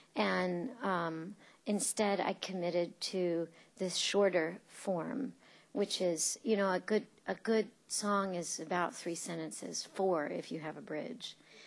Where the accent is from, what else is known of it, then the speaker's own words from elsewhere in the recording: North Carolina, United States; I'm from North Carolina, and North Carolina was a very, very particular place in time when I was growing up.